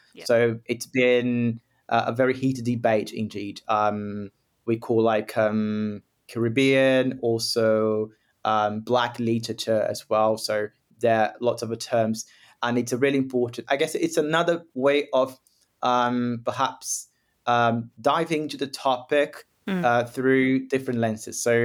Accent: Rio de Janeiro, Brazil; now in São Paulo, Brazil; nowadays my accent is completely mixed because I've been here in São Paulo for about 9 years, and I'm from Rio de Janeiro, which is a completely different city.

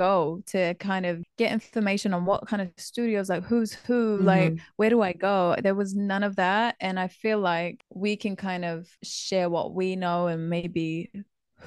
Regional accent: New Zealand; also born or lived in Syria; I'm a singer-songwriter. I grew up in New Zealand. I was born in a Syrian refugee camp. That's really heavily part of my story and why I do a lot of what I do. And my background is Kurdish.

